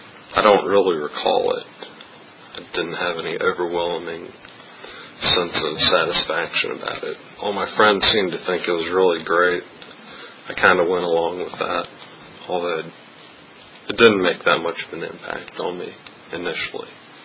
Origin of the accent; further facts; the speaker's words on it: Florida, United States; I grew up mainly in Florida.